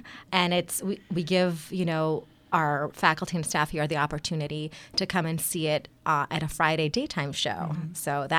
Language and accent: English; Greece; English is a second language; moved away as an adult; now in United States; I came here from my home country of Greece and graduated Howard Community College, went on to University of Maryland